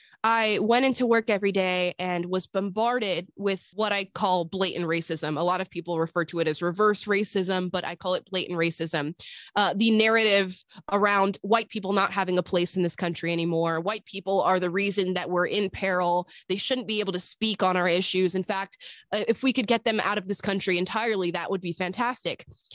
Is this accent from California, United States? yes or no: no; Florida, United States; But I grew up in Florida. I was raised by a single mother of three who happens to be a radical leftist.